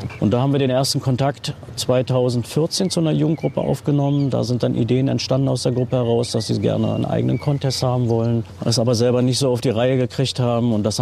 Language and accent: German; Berlin, Germany; Meine Eltern sind ja als Gastarbeiter nach Deutschland gekommen. Ich bin hier in Berlin geboren und mit 6 Jahren bin ich dann hier ins Märkische Viertel gekommen